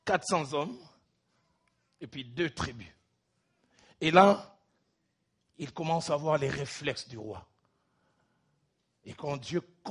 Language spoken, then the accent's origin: French; Kinshasa, DR Congo; À l'époque où moi j'ai grandi à Kinshasa, vers les années 73, 75